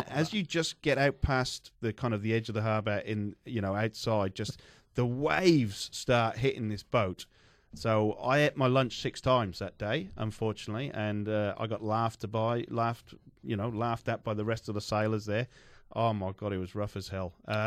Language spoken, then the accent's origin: English; United Kingdom; growing up in Britain